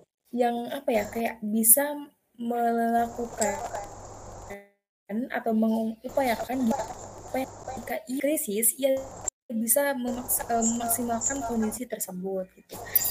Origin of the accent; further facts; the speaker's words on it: Bangka Belitung Islands, Indonesia; Perkenalkan … asal dari Provinsi Kepulauan Bangka Belitung.